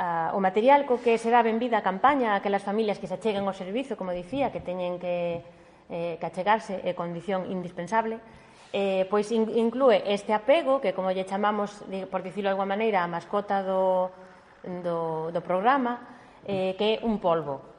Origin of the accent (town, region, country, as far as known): Galicia, Spain